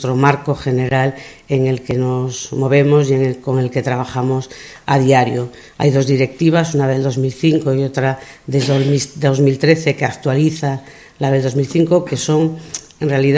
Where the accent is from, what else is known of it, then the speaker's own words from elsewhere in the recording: Asturias, Spain; also born or lived in León; yo soy de muchos sitios, pero casi siempre me defino como una asturiana que nació en León, porque en verdad toda mi formación desde la adolescencia o de la preadolescencia fue aquí hasta el nacimiento de mi hija